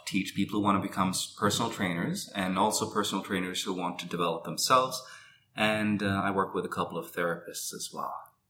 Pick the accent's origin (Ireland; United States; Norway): Norway; I'm born and raised in Norway. And I have a Chinese dad, hence my surname, and I have a Norwegian mother.